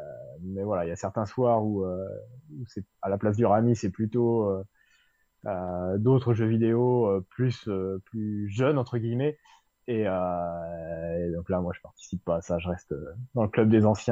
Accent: Normandy, France; là où j'ai grandi, en Suisse normande, donc un coin de l'ouest du département de l'Orne, pour les rares qui ne connaissent pas la Suisse normande, un endroit de Normandie assez vallonné, assez préservé aussi, pas mal de bocages

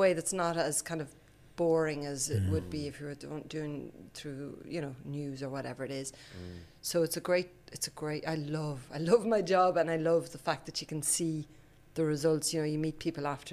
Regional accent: France; first language French; also born or lived in Sweden; now in Cork, Ireland; I was born in Sweden and then I grew up in France, but I feel like I'm from Cork in lots of ways. My dad's from Cork.

